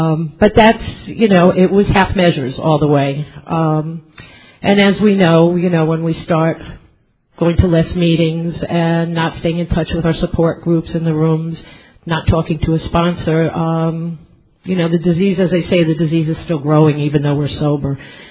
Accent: New York, United States; I am an alcoholic. As Norm said, I am from New York, Area 49, Southeast New York. Great, greatest area. My home group is Potpourri in New York City.

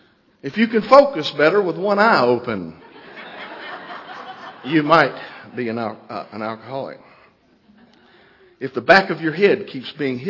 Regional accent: Jefferson, Georgia, United States; Well, I'm from Jefferson, Georgia, and there's some good old boys that live up there

